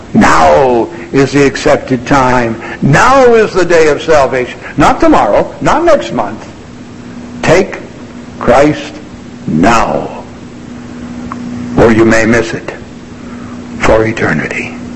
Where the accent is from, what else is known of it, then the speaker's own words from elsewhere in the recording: United States; I'm from the United States, as was said